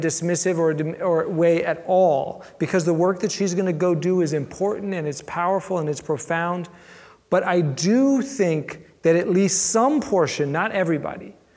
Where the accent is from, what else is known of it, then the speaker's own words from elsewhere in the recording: Atlanta, Georgia, United States; also born or lived in Washington, District of Columbia, United States; I grew up in Atlanta and I spent my professional life in DC